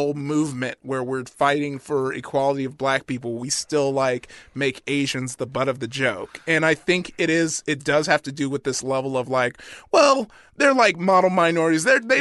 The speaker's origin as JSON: {"language": "English", "town": "Compton", "region": "California", "country": "United States", "tie": "born or raised there", "said": "just from my experience growing up in Compton as an American black dude"}